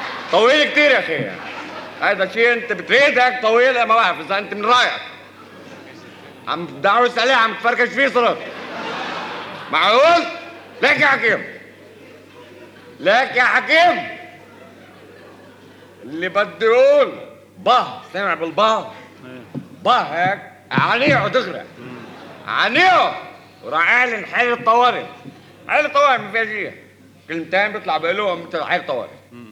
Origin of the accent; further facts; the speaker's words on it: Lebanon; انا انسان لبناني، لبناني عم بستجيب لضمير مخي